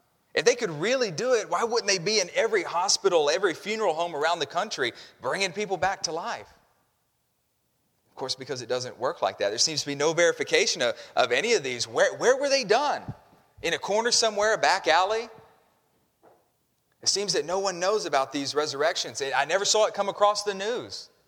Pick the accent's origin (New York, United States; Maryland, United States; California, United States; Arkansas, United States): Arkansas, United States; Fayetteville; Well, I know where I'm from in Arkansas. If people ask me where I'm from, I say, I'm near Fayetteville, Ark